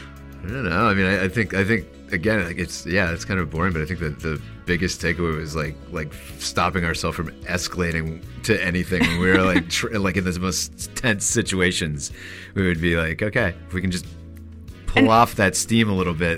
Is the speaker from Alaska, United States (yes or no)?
yes; Alaska, United States; now in New York, United States; I'm originally from Alaska, and we're talking about going up to my hometown, which is a very tiny fishing village in the middle of nowhere in Alaska